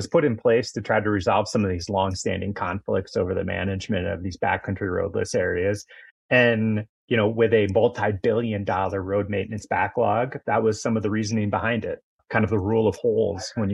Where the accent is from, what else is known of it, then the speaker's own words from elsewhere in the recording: Michigan, United States; I grew up in Michigan and then went to college in northern Wisconsin, exploring the Shawamigan National Forest and those backcountry areas there